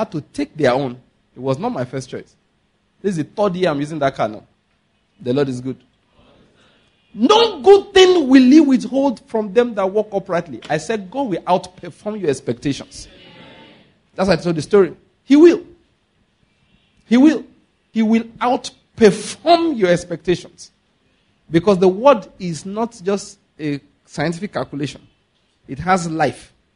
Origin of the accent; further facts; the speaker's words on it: Enugu, Enugu State, Nigeria; I said, listen, I come from Enugu.